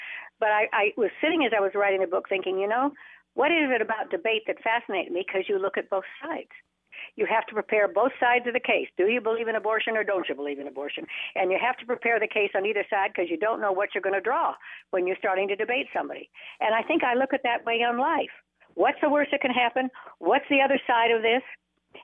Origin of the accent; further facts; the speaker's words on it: Reno, Nevada, United States; I was raised in Reno, Nevada, with prostitution and gambling and divorce by a mother who was a Marianne mother.